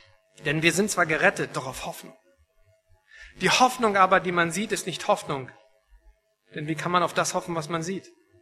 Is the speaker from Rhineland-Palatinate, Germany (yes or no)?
no; Mecklenburg-Vorpommern, Germany; Zu meinem Hintergrund, ich komme aus Mecklenburg, bin dementsprechend sehr kommunistisch noch aufgewachsen, habe die DDR noch erlebt.